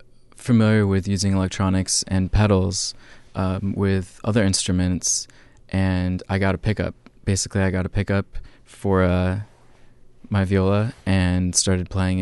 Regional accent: Iowa, United States; now in Portland, United States; I grew up in the Midwest in the northwestern Iowa.

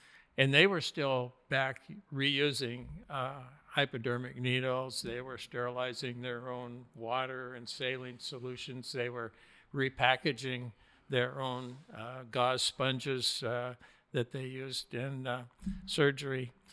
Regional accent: Montana, United States; now in Alaska, United States; Well, I grew up in Montana, and my family background is with that were early homesteaders back in the late 1800s in the early days of homesteading in Montana.

